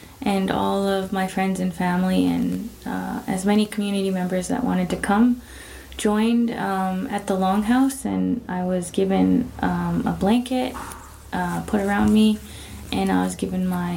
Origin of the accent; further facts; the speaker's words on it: Penticton, British Columbia, Canada; And I said that I'm from Penticton.